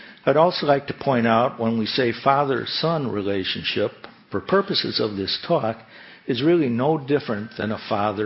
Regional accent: Chicago, Illinois, United States; I grew up in Chicago, and on the far west side, the residential streets were not wide enough for cars to pass

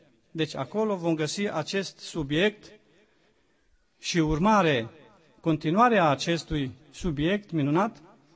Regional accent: Deva, Hunedoara County, Romania; sunt din Deva, sunt pentru a doua oară că am venit aici în Sânt Petru.

